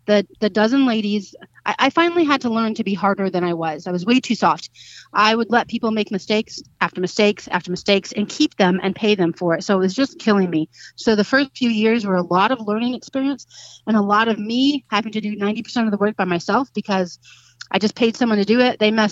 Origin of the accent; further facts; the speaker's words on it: Michigan, United States; Like I said, I grew up in Michigan. We grew up southwest corner, right there on the beach.